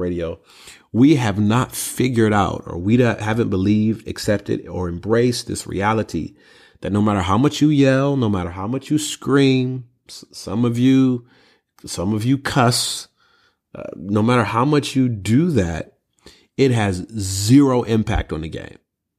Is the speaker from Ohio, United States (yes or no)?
no; Detroit, Michigan, United States; I'm from Detroit.